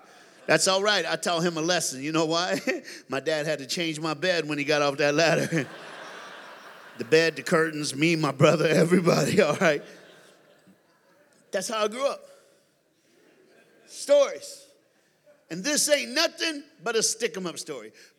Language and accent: English; the South, United States; I'm just a brother from another mother. But I'm black from the South, you know what I'm saying?